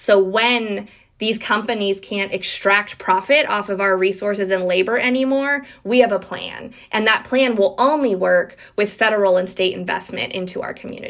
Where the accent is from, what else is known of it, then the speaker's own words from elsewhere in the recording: United States; growing up in Greene County, raising a family here right now